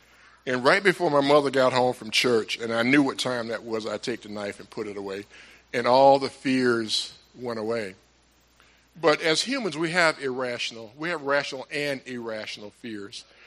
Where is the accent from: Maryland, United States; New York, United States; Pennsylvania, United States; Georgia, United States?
Georgia, United States; Atlanta; I grew up in Atlanta, Georgia, without a father in the house.